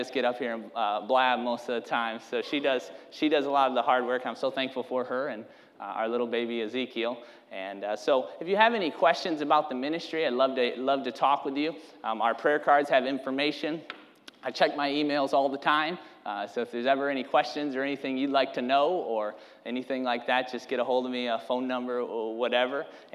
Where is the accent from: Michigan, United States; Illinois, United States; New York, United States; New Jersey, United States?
Michigan, United States; So I've been a Packer fan, because I grew up in Michigan, so the only alternative was the Lions